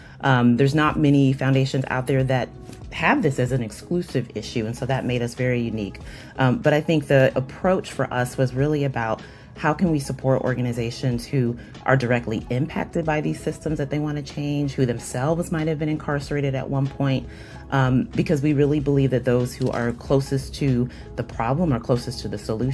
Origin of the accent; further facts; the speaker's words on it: Richmond, Virginia, United States; born there; also born or lived in Hampton; So I was born in Richmond, Virginia. Most of my family is from Virginia. Later lived in Hampton. That is a big part of my sort of origin story. Most of my family is from that region.